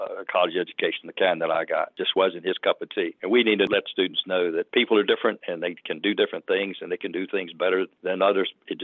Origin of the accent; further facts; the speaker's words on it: Hopewell, Virginia, United States; I grew up in Hopewell, a business community, industry community, not too far from here.